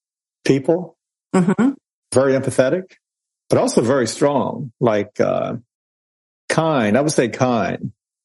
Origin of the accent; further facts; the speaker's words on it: Virginia, United States; I grew up in Virginia. So just kind of outside of Charlottesville, Virginia, in a small town. So I'm native of Virginia. Spent most of my time though in Northern Virginia.